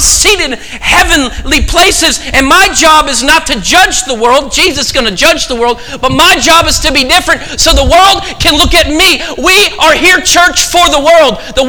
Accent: Oregon, United States; I was born and raised in the United Methodist Church in Oregon.

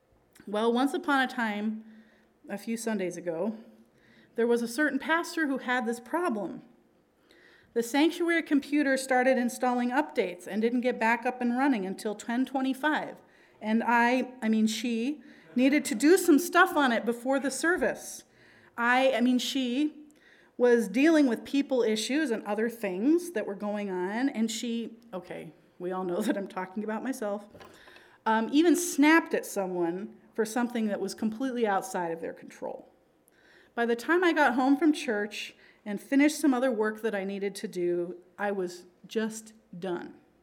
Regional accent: Pakistan; So I'm a missionary kid, and I grew up in Pakistan.

